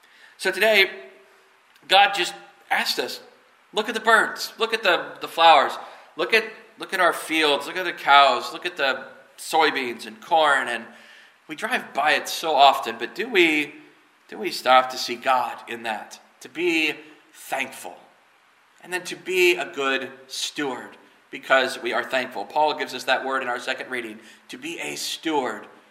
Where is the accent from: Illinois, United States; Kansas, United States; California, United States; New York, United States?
Kansas, United States; You know, I grew up here in Kansas, I said, surrounded by the buffalo and the Sioux and Kansas tribes of our area